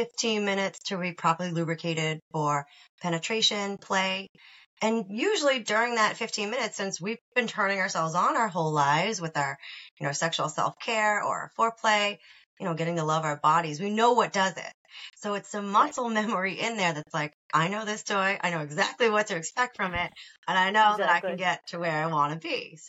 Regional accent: Massachusetts, United States; I'm originally from Mass.

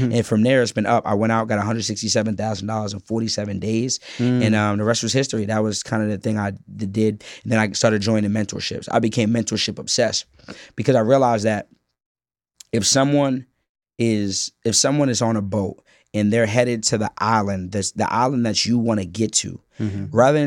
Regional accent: Boston, Massachusetts, United States; And Atlanta was open, but I was from Boston.

